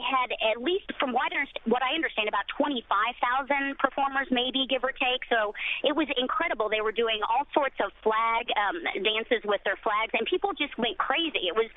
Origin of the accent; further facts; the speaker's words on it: Oklahoma, United States; Well, I'm from Oklahoma. I've seen a lot of tornadoes.